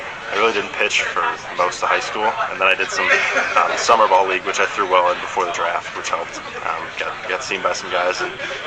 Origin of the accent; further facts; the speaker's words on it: Aurora, Illinois, United States; also born or lived in Naperville, United States; So yeah, I was born in Naperville, grew up in Aurora, and went to high school in Oswego, so all kind of same area.